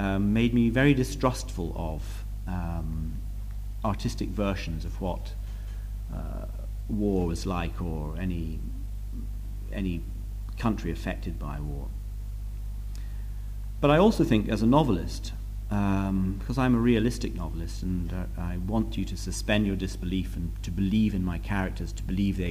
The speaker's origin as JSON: {"language": "English", "region": "Western Nigeria", "country": "Nigeria", "tie": "born or raised there", "also_born_or_lived": "West Africa", "said": "I was born in West Africa and grew up there and spent my childhood there. I never felt particularly at home in Britain or Scotland, where my parents came from. I felt more at home in, you know, a big city in Western Nigeria"}